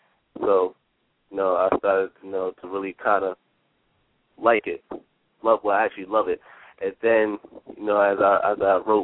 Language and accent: English; New Jersey, United States; 16. I'm from North New Jersey.